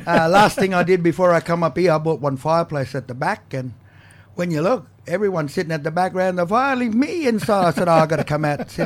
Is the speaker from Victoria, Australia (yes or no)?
no; Cairns, Queensland, Australia; we moved to Cairns. Lived at Yorkeys Knob, went to school there, went to Trinity Bay. We grew up in Cairns. I worked at NQA. We lived our lives here.